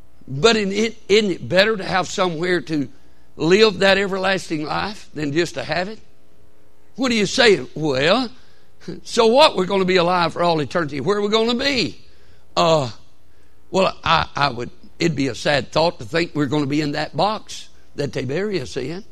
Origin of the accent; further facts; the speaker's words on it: Alabama, United States; We're from Alabama.